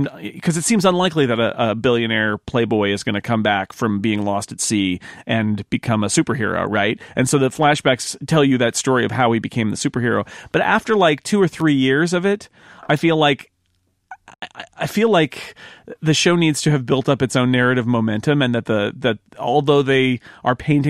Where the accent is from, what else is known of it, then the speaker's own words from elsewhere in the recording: California, United States; He's from my hometown, in fact, Mike. Mike is an original 209er.